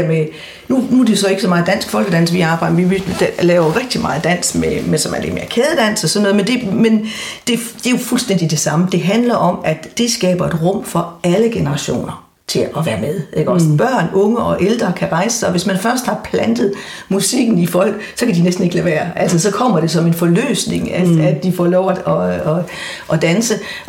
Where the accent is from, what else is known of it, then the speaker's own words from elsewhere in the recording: West Jutland, Denmark; en rigtig gammel tradition, som jeg husker fra min barndom i Vestjylland